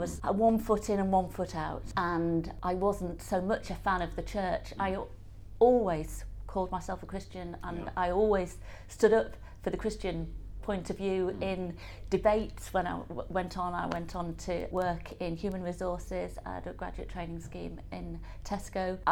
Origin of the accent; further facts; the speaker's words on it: Eccleston, North West England, United Kingdom; Well, I grew up in Eccleston, St. Helens.